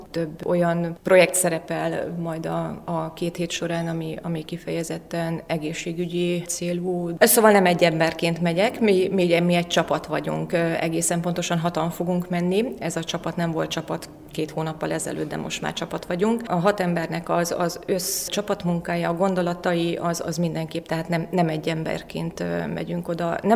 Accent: Tiszaújváros, Borsod-Abaúj-Zemplén, Hungary; Tiszaújvárosból jöttem, ott lakom születésem óta.

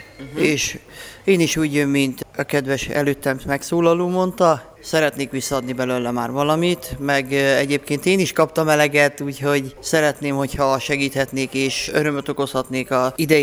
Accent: Gyula, Békés, Hungary; és Békés megyéből Gyuláról jöttem.

